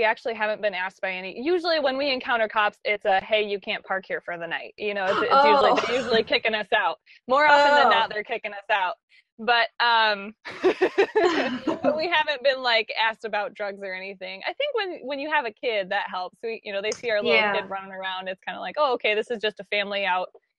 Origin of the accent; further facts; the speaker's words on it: Ohio, United States; you don't understand. We're from Ohio. We're not from here. We're just visiting.